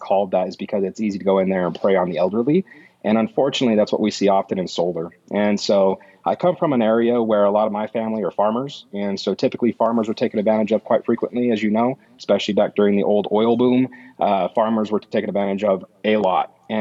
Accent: Pueblo, Colorado, United States; I mean, I like to bring up that I was born and raised in Pueblo, West Colorado. Pueblo kind of gets a bad rap here in the Colorado state.

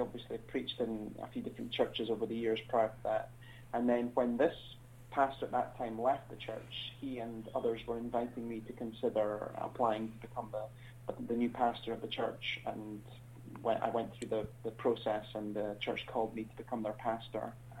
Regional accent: United Kingdom; even just as a British person, we are ingrained in our cultural thinking more than we realise.

